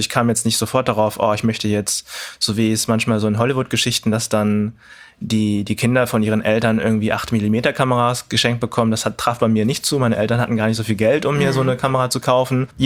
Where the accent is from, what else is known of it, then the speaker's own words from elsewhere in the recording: Stadthagen, Lower Saxony, Germany; Also ich habe total positive und schöne Erinnerungen an Niedersachsen und auch an meine Kindheit in Stadthagen.